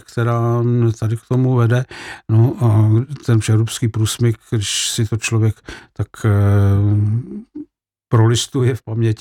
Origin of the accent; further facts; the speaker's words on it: Plzeň Region, Czechia; born there; Já jsem se tam i narodil, ačkoliv po otcově straně jsem až z Orlických hor